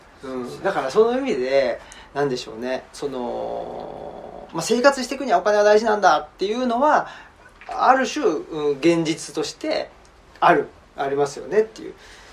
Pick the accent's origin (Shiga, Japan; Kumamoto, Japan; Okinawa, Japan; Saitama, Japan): Saitama, Japan; Urawa; 僕埼玉県の浦和ってとこで育って、で僕83年生まれなんですけど、